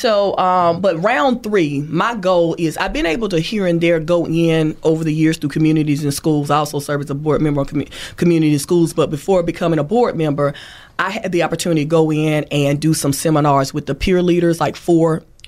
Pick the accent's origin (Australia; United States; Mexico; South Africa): United States; Thomasville; Two graduates of Thomasville High School, again, my hometown.